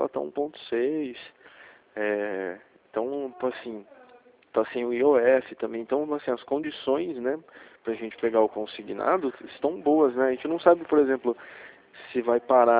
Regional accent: Rio Claro, São Paulo, Brazil; eu sou daqui de Rio Claro

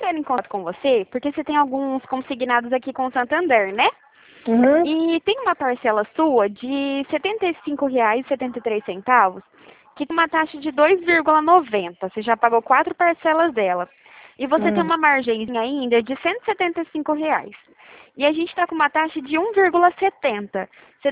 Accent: Ribeirão Preto, São Paulo, Brazil; Eu sou daqui de Ribeirão Preto.

